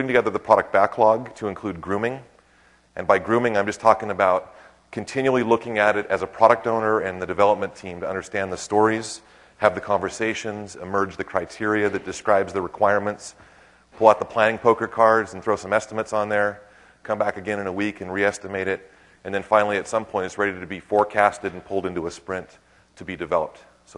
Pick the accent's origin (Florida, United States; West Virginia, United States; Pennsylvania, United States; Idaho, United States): Idaho, United States; And I say, it's not rugby. I'm from Idaho.